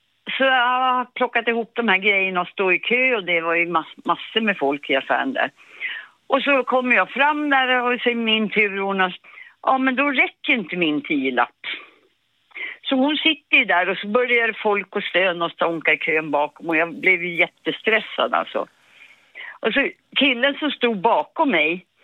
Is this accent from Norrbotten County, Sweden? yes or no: yes; Laisvall, Norrbotten County, Sweden; born or raised there; also born or lived in Danderyd